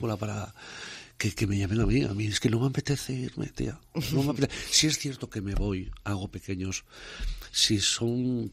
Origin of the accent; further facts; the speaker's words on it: Cantabria, Spain; encima mi hogar, en mi tierra, en Cantabria.